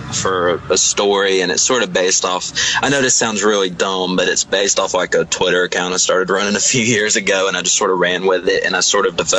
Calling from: New Orleans, Louisiana, United States; New Orleans.

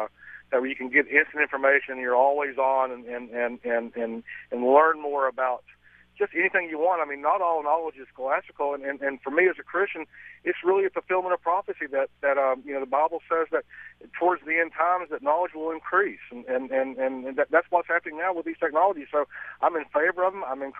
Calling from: Virginia Beach, Virginia, United States; I'm calling from the First Landing.

